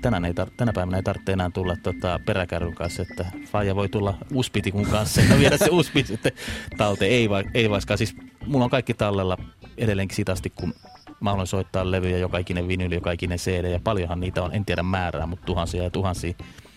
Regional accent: Keminmaa, Lapland, Finland; mä oon kotoisin Kemin maalta, en Kemi.

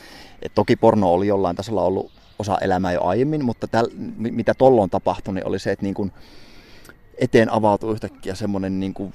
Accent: Kemijärvi, Lapland, Finland; now in Tampere, Finland; ja ikä on 36 tällä hetkellä. Kemijärveltähän minä alun perin olen kotoisin ja tällä hetkellä, niin kuin taisin tuossa sanoa, niin Tampereella asustelen.

